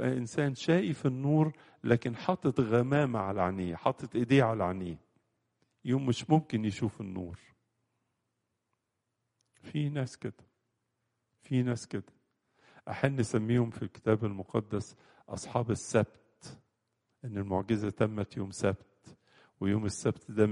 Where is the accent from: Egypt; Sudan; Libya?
Egypt; واحد يقول من أورشليم، واحد يقول عندنا في مصر لما جه ماري مرقس.